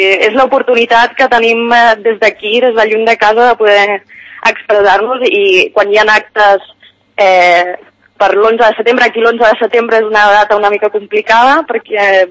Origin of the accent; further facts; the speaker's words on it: Catalonia, Spain; now in Chile; de celebració de la nostra identitat com a catalans